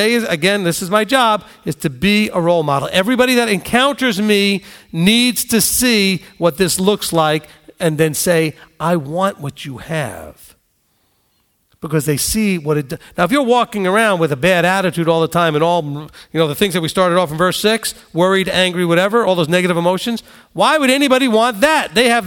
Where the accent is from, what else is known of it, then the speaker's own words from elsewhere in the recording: New York, United States; I can tell you that. I'm a New Yorker.